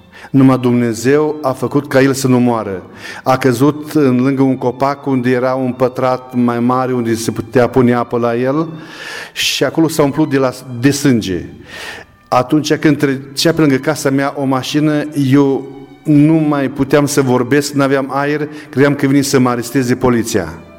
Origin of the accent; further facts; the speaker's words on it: Ipotești, Suceava County, Romania; sunt din Suceava, comuna Ipotești, fac parte din Biserica Baptistă, unde este pastor fratele Viorel Candreanu.